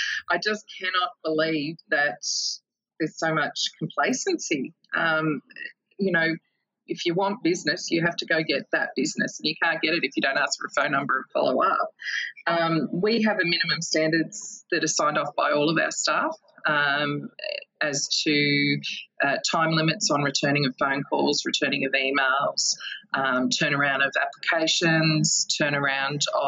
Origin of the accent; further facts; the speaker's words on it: Sydney, New South Wales, Australia; I'm born and bred in Sydney